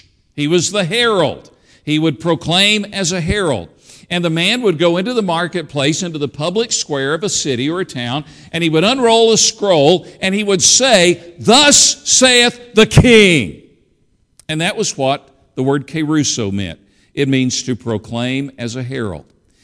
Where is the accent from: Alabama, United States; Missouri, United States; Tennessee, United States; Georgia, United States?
Tennessee, United States; Kingsport; I grew up about 60, 70 miles from there, out in the country outside Kingsport, Tennessee.